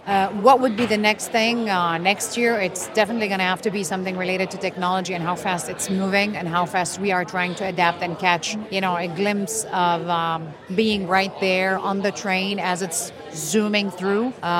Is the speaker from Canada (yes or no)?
no; Italy; now in Chicago, United States; I'm from Preciso and I'm all the way in Chicago from Italy.